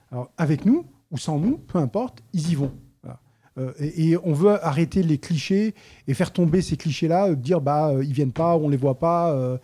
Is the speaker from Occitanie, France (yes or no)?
no; Marseille, Provence-Alpes-Côte d'Azur, France; je viens des quartiers de Saint-Barthélemy, c'est parce que je suis basané